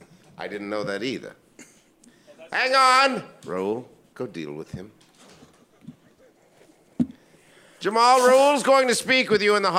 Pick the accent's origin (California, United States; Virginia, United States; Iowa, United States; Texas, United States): Texas, United States; It's so cool to be gay growing up in Texas.